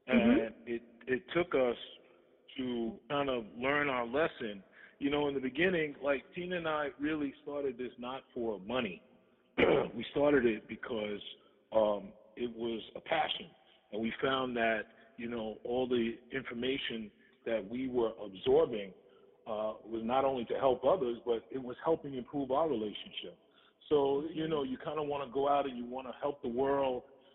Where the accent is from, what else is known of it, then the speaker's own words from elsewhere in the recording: New York City, New York, United States; I'm from Harlem.